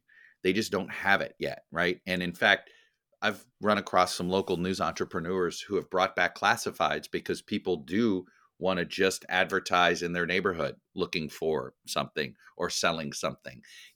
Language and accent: English; Florida, United States; I mean, I just take my home state of Florida. You know, when I was growing up, we had multiple newspapers competing to be the statewide paper of Florida